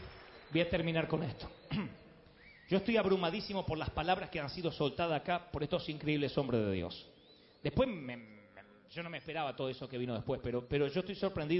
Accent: Billinghurst, Buenos Aires Province, Argentina; born there; si naciste en una ciudad pequeñita como nací yo, en Billinghurst, en partido de San Martín.

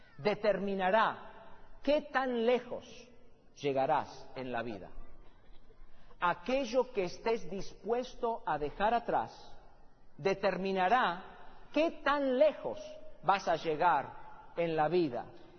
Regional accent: Argentina; O los argentinos diríamos, ¿no? Tierra adentro en mi país, en algún lugar de mi país.

